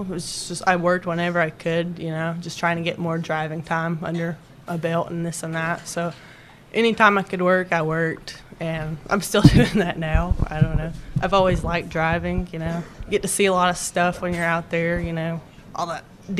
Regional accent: Rome, Georgia, United States; now in North Dakota, United States; Rome. It's about an hour from Atlanta.

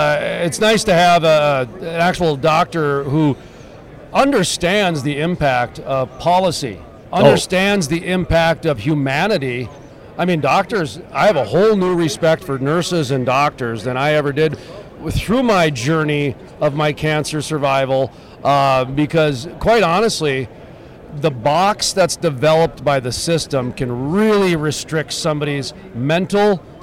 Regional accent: North Dakota, United States; Well, we're from North Dakota. We've got a lot of private land

